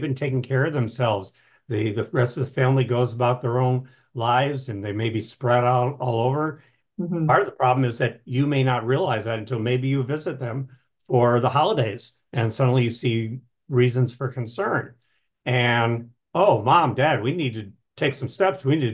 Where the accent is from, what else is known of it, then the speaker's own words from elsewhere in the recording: New England, United States; now in Portland, United States; I live in the Portland, Oregon area. I'm originally from New England.